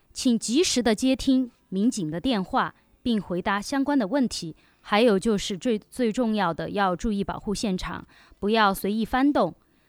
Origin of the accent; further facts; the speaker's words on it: Sichuan, China; 当然我们都是四川人的话